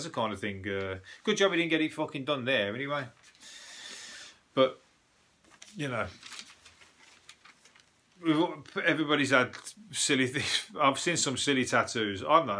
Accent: Birmingham, West Midlands, United Kingdom; I'm a Brummie

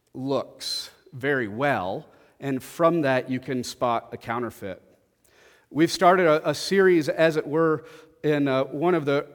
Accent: the South, United States; I know I grew up in the South. Did not grow up in the church

